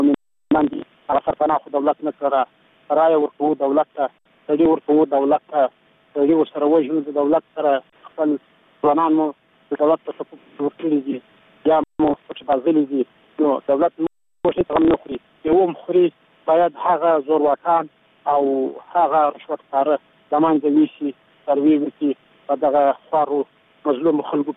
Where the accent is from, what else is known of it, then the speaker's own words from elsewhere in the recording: Helmand, Afghanistan; now in Kandahar, Afghanistan; زه د هلمند ولایت یم خو اوس کلم په کندهار کې اوسه